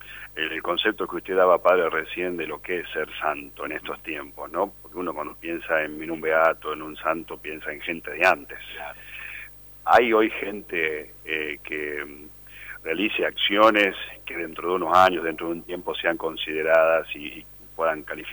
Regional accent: Argentina; pero somos así. Esta mañana hablábamos de eso, de cómo somos los argentinos

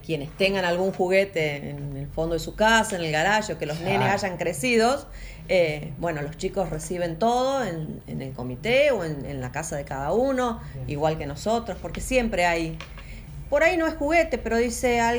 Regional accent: Brinkmann, Córdoba, Argentina; somos todos ciudadanos de Brinkmann, vivimos en democracia desde 1983

